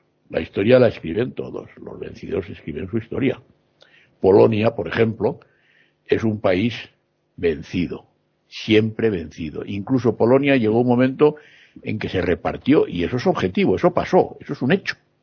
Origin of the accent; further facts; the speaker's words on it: Madrid, Community of Madrid, Spain; me ha tenido 11 años fuera de mi pueblo, que es Madrid, y yo he estado fuera de mi pueblo.